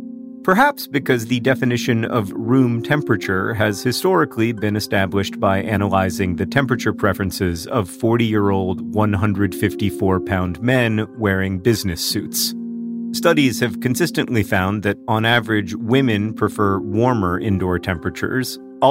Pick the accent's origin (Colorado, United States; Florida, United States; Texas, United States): Florida, United States; Orlando; Like, I remember as a kid growing up in Orlando, Florida, I almost never needed a sweatshirt